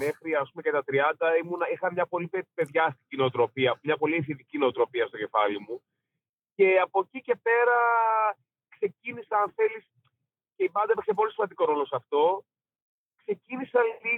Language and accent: Greek; Thessaloniki, Central Macedonia, Greece; now in Athens, Greece; Γιατί εγώ είμαι Θεσσαλονικιός που ζω στην Αθήνα τα τελευταία, ξέρω, 15-20 χρόνια